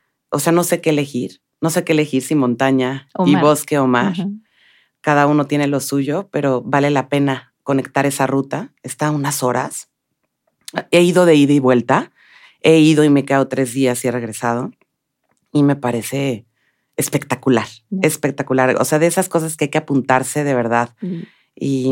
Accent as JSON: {"language": "Spanish", "country": "Mexico", "said": "soy mexicana y me sé mover en ciudades complicadas, como la Ciudad de México"}